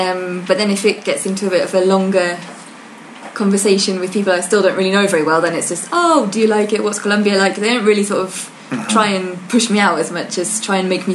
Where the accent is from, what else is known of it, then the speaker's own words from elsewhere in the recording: England, United Kingdom; I say, hi, I'm English